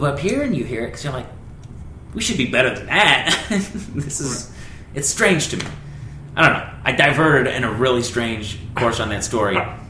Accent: Joplin, Missouri, United States; I took her to my hometown, which is, I grew up in the Joplin area. There's like Joplin, Carthage, Webb City, Alba, and there's a couple other towns around there, but it's really, I guess the nearest city to that, it's Southwest Missouri.

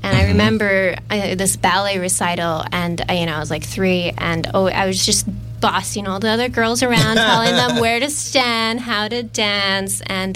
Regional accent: Hawaii, United States; Well, I'm born and raised from Oahu, Hawaii, and everyone pretty much has an ukulele.

